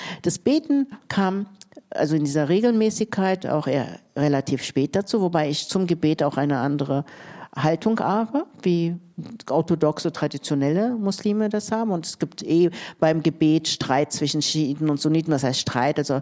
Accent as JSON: {"language": "German", "country": "Germany", "tie": "born or raised there", "said": "Also ich habe eine türkische Mutter, einen kurdischen Vater. Ich bin in Deutschland groß geworden, sozialisiert."}